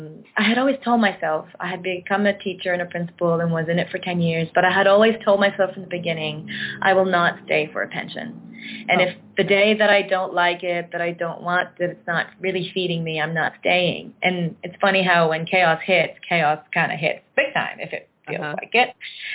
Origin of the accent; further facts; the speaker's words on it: Nova Scotia, Canada; I was born in Nova Scotia in a small French Acadian village, and so surrounded by English, and so again, learning both languages very easily.